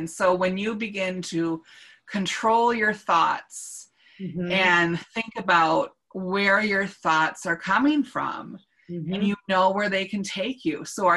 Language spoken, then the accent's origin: English; Minnesota, United States; moved away; many of my friends and family members are back in Minnesota where I grew up and worked.